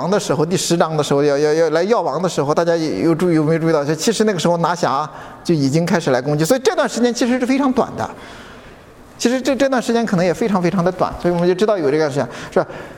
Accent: Inner Mongolia, China; now in United States; 我的老家，就是这个内蒙古偏中部偏东一点的地方的时候，那个地方的时候，就是我们那个冬天是从来不打雷的。

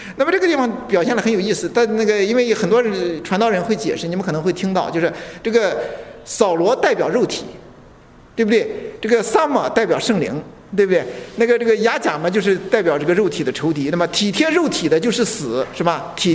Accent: China; 那么我们中国人有那个割袍断义的那个故事，那么我们对这个就可以理解

